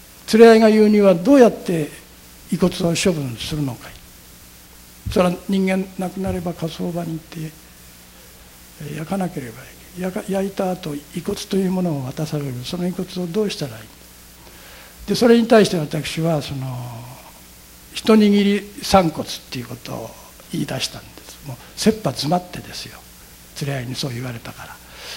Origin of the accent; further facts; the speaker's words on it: Hanamaki, Iwate, Japan; 私はあの岩手県の花巻っていうところの出身ですけれども、浄土真宗の小さな寺の長男として生まれ、弟が2人おりまして